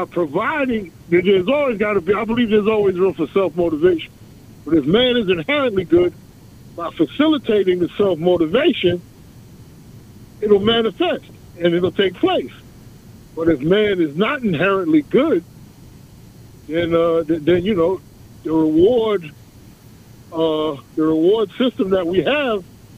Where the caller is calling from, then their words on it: Queens, New York, United States; I'm calling from Jamaica, Queens.